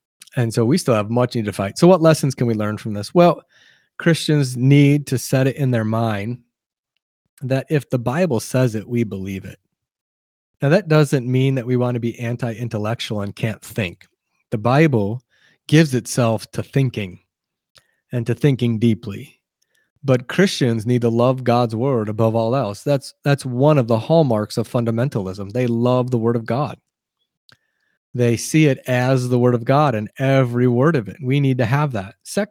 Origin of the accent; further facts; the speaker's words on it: Wisconsin, United States; And I'm from Wisconsin. I've been in school my whole life, and I don't think I ever saw prayer once by any kind of authority in school.